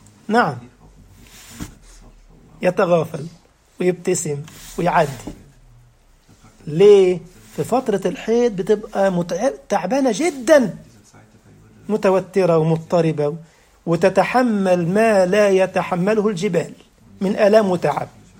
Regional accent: Egypt; الناس عندنا في مصر الأمثال الشعبية دي

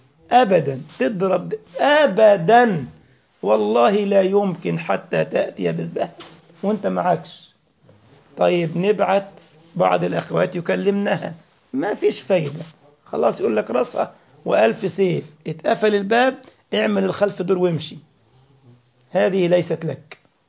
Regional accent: Egypt; now in Germany; ده وصل عندنا في مصر 600 جنيه تقريبا، صح؟ 100 جرام هنا وصل كام في المانيا؟

